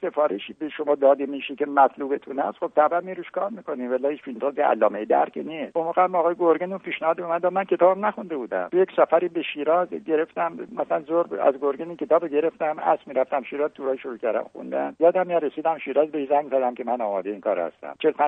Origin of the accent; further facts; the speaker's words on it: Khuzestan, Iran; من بچه خوزستانم، 8 سال تقریبا من بمبارون شده،